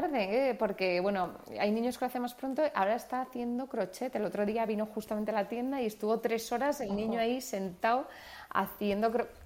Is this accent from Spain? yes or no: yes; Madrid, Community of Madrid, Spain; soy de Madrid, tengo ahora 35 años